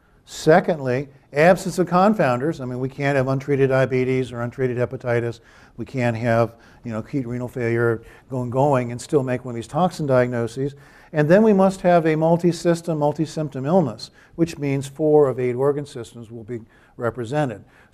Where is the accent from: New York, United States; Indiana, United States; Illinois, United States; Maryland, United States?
Maryland, United States; Pocomoke City; In my hometown of Pocomoke, Maryland, there was first outbreak of Fusteria illness in 1997, 1998.